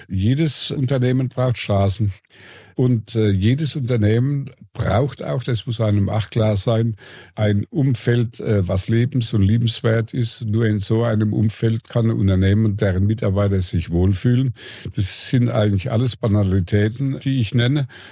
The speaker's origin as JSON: {"language": "German", "region": "Bavaria", "country": "Germany", "said": "als Deutsche, als Bayern"}